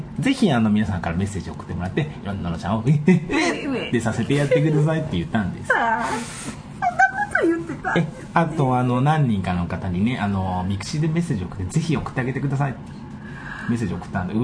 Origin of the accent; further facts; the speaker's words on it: Osaka, Japan; 大阪人なので大阪に行く帰る、